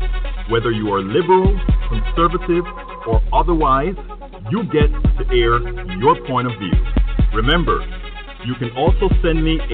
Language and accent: English; Panama; I'm from Central America, Panama.